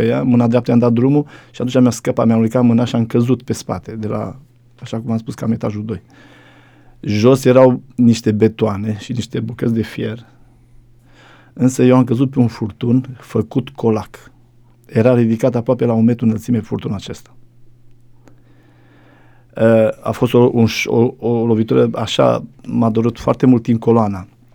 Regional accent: Oltenia, Romania; Dar la noi în Oltenia, eu vin din zona aia, foarte greu se pocăiesc oamenii acolo.

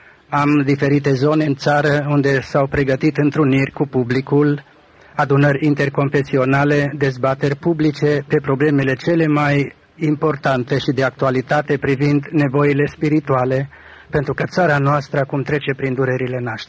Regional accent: Romania; now in United States; sunt român și sunt din România. Am plecat în Statele Unite în anul 90 și în fiecare an am vizitat țara cu scopul misiunii.

